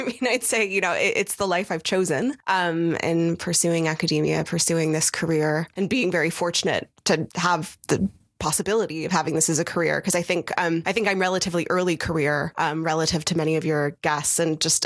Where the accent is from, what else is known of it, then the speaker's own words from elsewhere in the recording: United States; so fortunate to have growing up in the United States was a profound sense of, you know, how lucky I was to be where I was